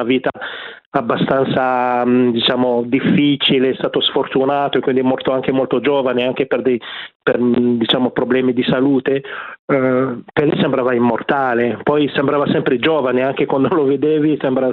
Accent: Algeria; io parlo da algerino, ero piccolo, conoscevamo soltanto

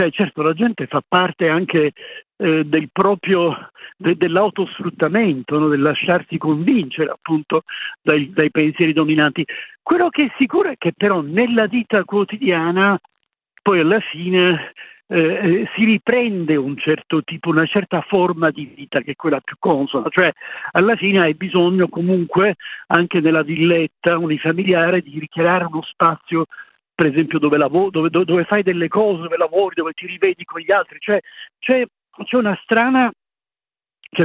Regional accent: Terrasini, Sicily, Italy; nel mio paese siciliano, io mi ricordo quando i marinai, i pescatori del mio quartiere, che era questa città che si chiama Terrasini, questa cittadina

